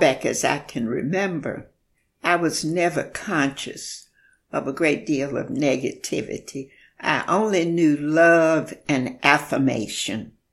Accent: Montgomery, Alabama, United States; born there; I was born in Montgomery, Alabama in 1930.

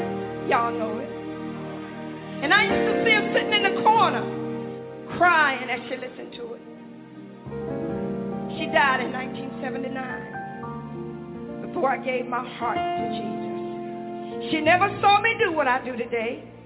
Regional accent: Huntsville, Alabama, United States; born there; I was born in Alabama, in Huntsville, Alabama.

